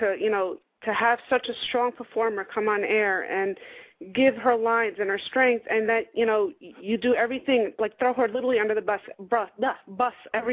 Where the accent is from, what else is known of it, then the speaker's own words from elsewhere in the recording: Peekskill, New York, United States; I'm from Peekskill.